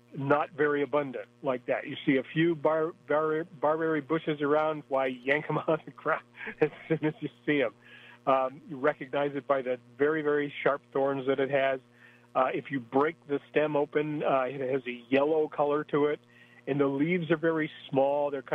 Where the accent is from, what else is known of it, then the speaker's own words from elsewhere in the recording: New England, United States; I grew up in New England, and our other common name for red maple is swamp maple